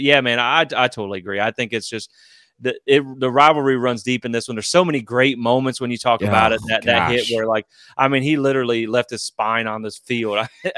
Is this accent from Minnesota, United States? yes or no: no; Georgia, United States; you know, I grew up in South Georgia, where it's really you're sandwiched between Georgia and Florida fans.